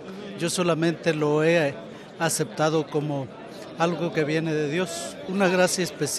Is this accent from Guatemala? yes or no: yes; Guatemala; now in El Salvador; soy guatemalteco y estoy trabajando en El Salvador